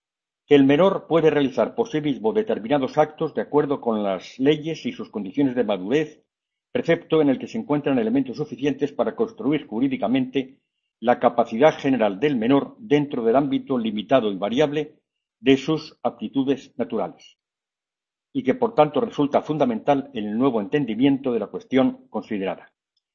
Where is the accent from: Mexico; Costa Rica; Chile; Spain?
Spain; Mi madre era catalana, yo soy mitad catalán, mitad castellano.